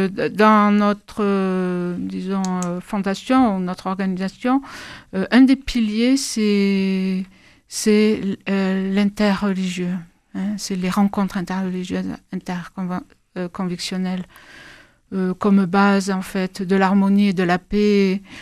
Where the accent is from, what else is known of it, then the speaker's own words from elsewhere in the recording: Pyrenees, France; Voilà, j'étais des Pyrénées, j'habitais dans les Pyrénées.